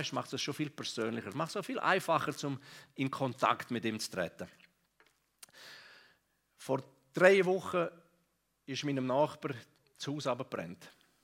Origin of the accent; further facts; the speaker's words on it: Grisons, Switzerland; Ich bin im Kanton Graubünden aufgewachsen.